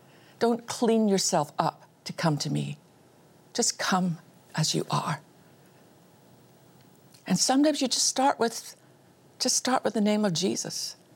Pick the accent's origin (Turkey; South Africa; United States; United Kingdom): United Kingdom; Scotland; born there; I was born in Scotland had nothing to do with either of us. It's just where we were born.